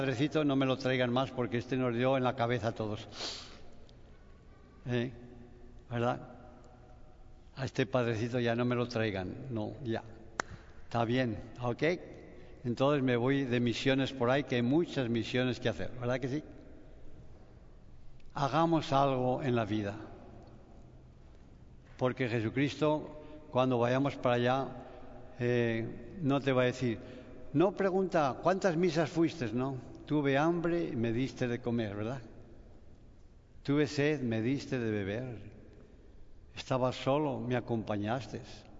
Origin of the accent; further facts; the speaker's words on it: Spain; yo soy de España, y allá en España el 100% íbamos a misa.